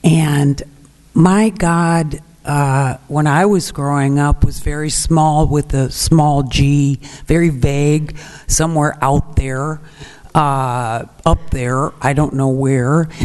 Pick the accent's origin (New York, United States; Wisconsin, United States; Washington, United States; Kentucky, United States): Wisconsin, United States; Madison; Growing up, I grew up in Madison, Wisconsin as a Cheddarhead. Yes, I talk a little funny sometimes